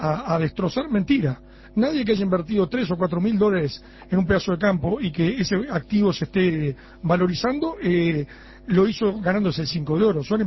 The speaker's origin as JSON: {"language": "Spanish", "country": "Uruguay", "said": "Me considero tan patriota como muchos de los que están mandando los correos. Soy uruguayo."}